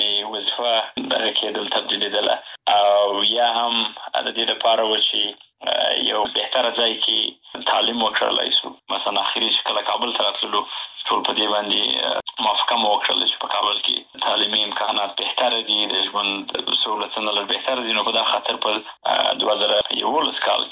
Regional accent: Helmand, Afghanistan; also born or lived in Bagram / Pakistan / Kandahar / Nangarhar; د هغې نه وروسته بیا بېرته راغلي یو په هلمند کې. نو خاپوړي مې په هلمند کې کړي دي.

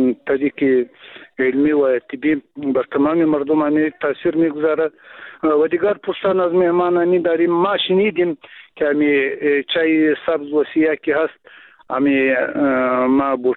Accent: Afghanistan; first language Pashto; Persian is a second language; البته اگر چی ما هم همون زبان مادری ما پشتو هست و بازم مادری چند گفته میتانیم کم کم اگر اشکال داشته باشد باید معذرت ما را بپذیرین.

